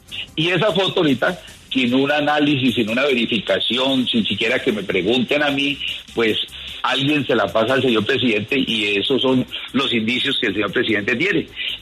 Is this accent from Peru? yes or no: no; Llanos, Colombia; Yo soy llanero, soy de una familia, digámosle, con arraigo campesino.